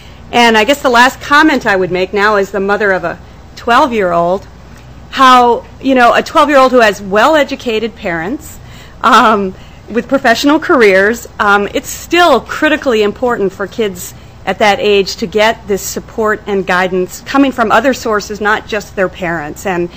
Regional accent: New Jersey, United States; now in Minnesota, United States; I grew up in New Jersey, and if not for him, I wouldn't be a Minnesotan.

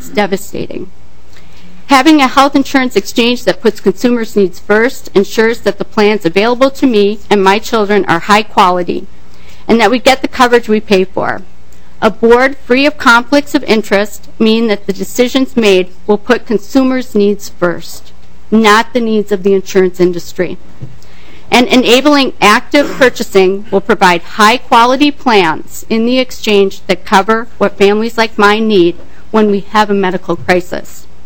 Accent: Rochester, Minnesota, United States; I'm from Rochester.

